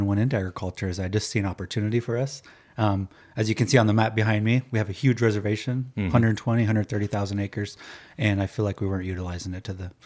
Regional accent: Winnebago, Nebraska, United States; Well, I was born and raised here in Winnebago, Nebraska. I've lived here my whole life besides when I went off to school.

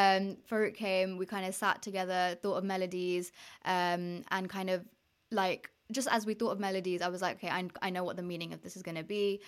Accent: United Kingdom; first language Telugu; bringing in my mother tongue, Telugu, which meant a lot because I didn't see that put up in the British Asian scene growing up.

